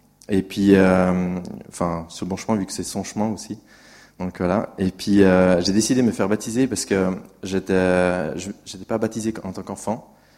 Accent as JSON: {"language": "French", "region": "Appenzell", "country": "Switzerland", "tie": "born or raised there", "second_language": "French", "lives_now": "Lausanne, Switzerland", "said": "j'ai 28 ans. Je vis à Lausanne depuis 8 ans et j'ai grandi en Appenzell, en Suisse allemande."}